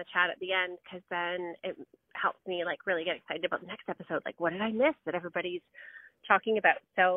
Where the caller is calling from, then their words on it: Georgetown, Ontario, Canada; I'm calling you from Georgetown, Ontario.